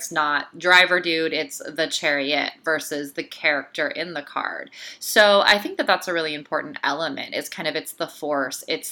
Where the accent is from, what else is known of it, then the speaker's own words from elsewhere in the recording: Toronto, Ontario, Canada; I am still in what I consider to be my hometown, Toronto, with the rest of my Canadian fam.